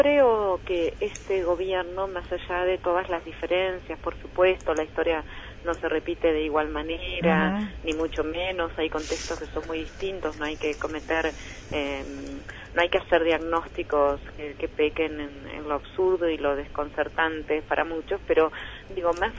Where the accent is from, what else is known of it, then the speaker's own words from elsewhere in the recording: La Plata, Buenos Aires Province, Argentina; todo lo que sabemos, además siendo platenses